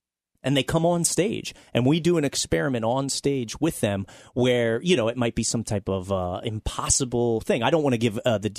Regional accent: Reading, Pennsylvania, United States; Yeah, that's my hometown. I always say Reading. Our claim to fame. We're on the Monopoly board.

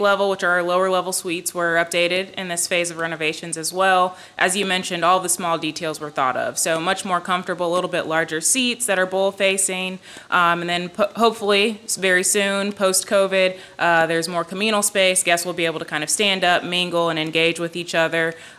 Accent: Indianapolis, Indiana, United States; So I'm from Indianapolis.

